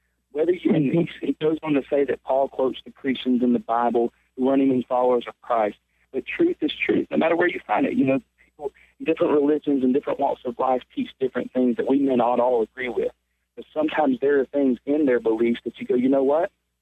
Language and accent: English; Georgia, United States; also born or lived in Eastern North Carolina; Because I know growing up in South Georgia, spending some time in Eastern North Carolina